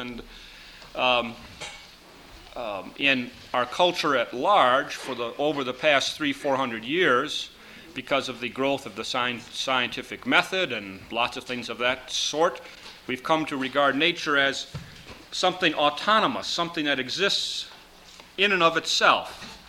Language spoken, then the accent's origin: English; Missoula, Montana, United States; I'm from Missoula, Montana.